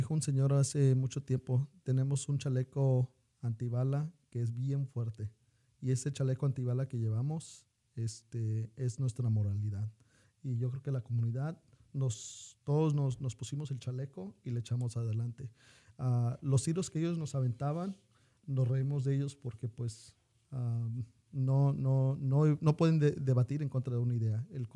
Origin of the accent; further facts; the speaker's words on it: California, United States; algunos de nosotros que no somos del estado de Washington, venimos de California